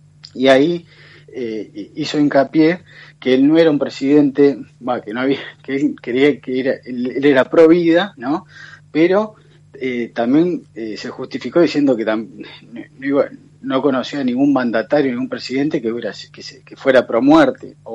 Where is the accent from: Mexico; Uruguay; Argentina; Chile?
Uruguay; No sé si es porque el particular interés como uruguayo me genera ver la entrevista o si no.